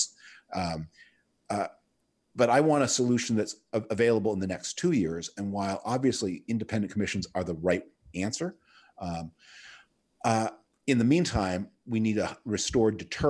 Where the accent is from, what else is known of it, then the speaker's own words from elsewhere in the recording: Canada; I'm originally from Canada